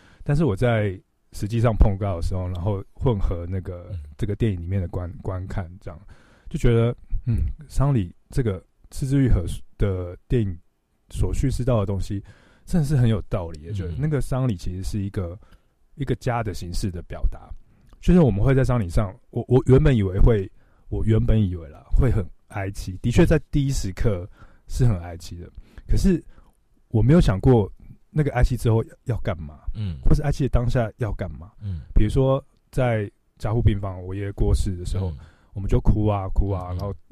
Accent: Taiwan; 那后来到了实际的我们台湾人会做一些法会的过程嘛

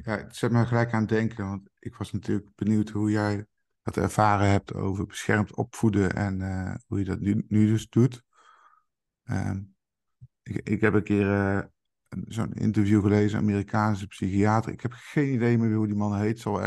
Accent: Tilburg, North Brabant, Netherlands; Ik kom uit Tilburg

